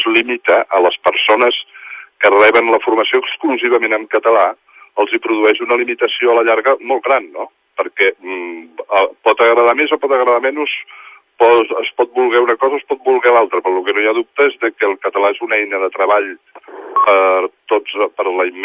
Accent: Catalonia, Spain; això a mi com a català pues no m'agrada, no?

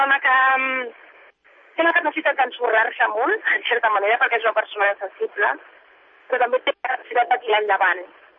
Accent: Balearic Islands, Spain; jo vinc de Menorca, el meu avi era de Menorca, i per mi és una mica la idea del paradís, aquesta illa

